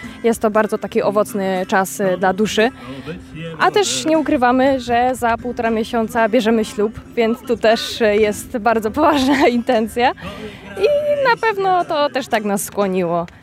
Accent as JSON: {"language": "Polish", "town": "Kalisz", "region": "Greater Poland Voivodeship", "country": "Poland", "said": "Nie jestem parafianką z Wojkowa. Akurat z Mateuszem jesteśmy z Kalisza. należymy do parafii Opatrzności Bożej."}